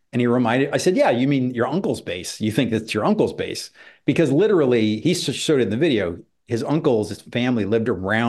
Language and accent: English; Lyons, New York, United States; He grew up in Fairport. I grew up in Lyons.